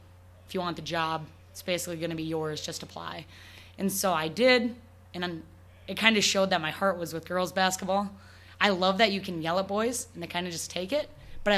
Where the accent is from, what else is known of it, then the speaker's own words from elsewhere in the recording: South Wayne, Wisconsin, United States; But I'm from South Wayne, Wisconsin. That's just not a thing.